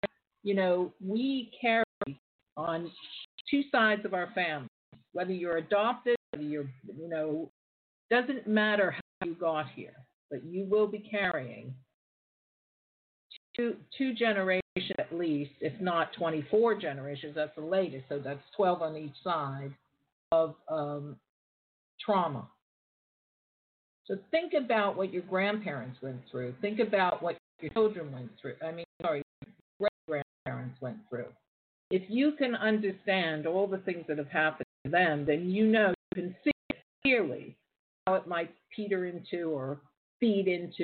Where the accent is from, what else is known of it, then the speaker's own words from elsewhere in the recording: California, United States; And, of course, I'm American, and I'm from there, and I have loads of family and friends there